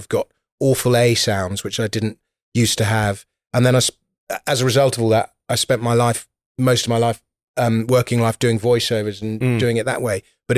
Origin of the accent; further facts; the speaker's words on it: London, United Kingdom; accent: posh; I grew up in London, but I went to public school, so I'm sort of a little bit posh, but not as posh as somebody who went to public school in a countryside.